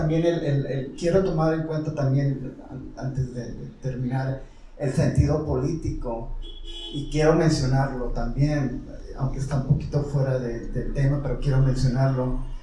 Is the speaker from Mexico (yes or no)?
no; Washington, District of Columbia, United States; De donde yo vengo, de Washington D.C., es como aquí, ¿verdad?